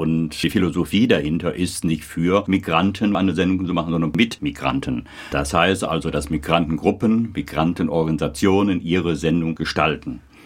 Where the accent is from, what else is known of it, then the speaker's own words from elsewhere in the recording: North Rhine-Westphalia, Germany; könnte als Niederrheiner keine Karnevalssendung machen.